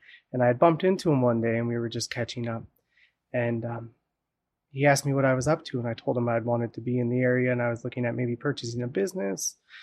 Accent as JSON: {"language": "English", "town": "Amherst", "region": "Nova Scotia", "country": "Canada", "also_born_or_lived": "British Columbia / Alberta", "said": "Originally, I'm from Amherst. For the past 10 years, I had worked away in British Columbia and Alberta."}